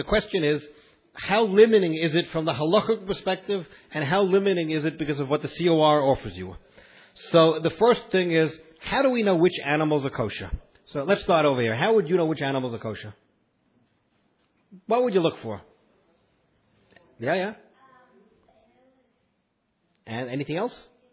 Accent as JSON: {"language": "English", "town": "Brooklyn", "region": "New York", "country": "United States", "accent": "Brooklyn", "moved": "yes", "lives_now": "Beit Shemesh, Israel", "said": "I'm originally from New York, so my English is not like from Beit Shemesh. It's more Brooklyn."}